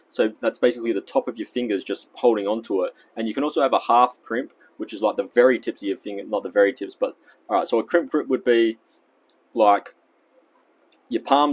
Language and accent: English; Australia; accent: Australian; Oh, I feel like I'm in a really Australian accent today. For those of you who know, I'm actually Australian